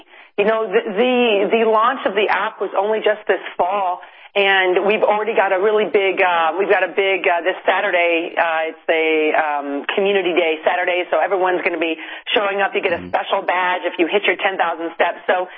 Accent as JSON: {"language": "English", "town": "Chicago", "region": "Illinois", "country": "United States", "said": "But honestly, I mean, I'm from Chicago."}